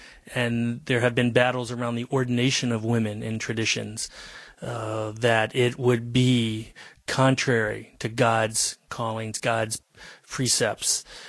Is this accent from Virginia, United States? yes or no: yes; Virginia, United States; Well, I grew up in Virginia, in the South, and that vehemence existed in my lifetime around the issues of civil rights.